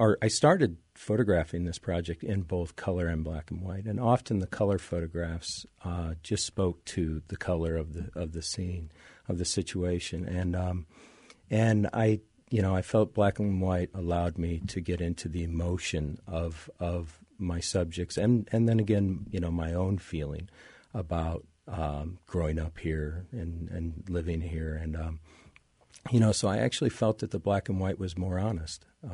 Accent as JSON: {"language": "English", "town": "LeClaire", "region": "Iowa", "country": "United States", "tie": "born or raised there", "said": "I grew up in LeClaire, Iowa, a small town north of the Quad Cities, blue-collar town, you know, river town."}